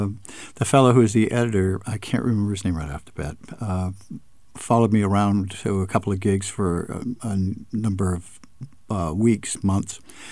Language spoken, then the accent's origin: English; Massachusetts, United States; now in New Hampshire, United States; I mean, I grew up in Massachusetts, but I moved here in 74.